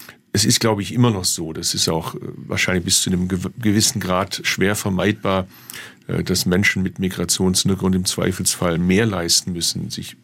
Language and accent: German; Bad Urach, Baden-Württemberg, Germany; Sage ich aus Bad Urach, da bin ich geboren und aufgewachsen.